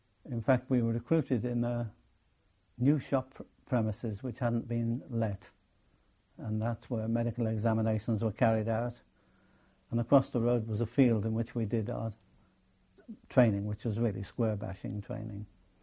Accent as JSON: {"language": "English", "town": "Liverpool", "region": "North West England", "country": "United Kingdom", "tie": "born or raised there", "said": "I was born in Liverpool, on a notable date, really, 1st of January, 1920."}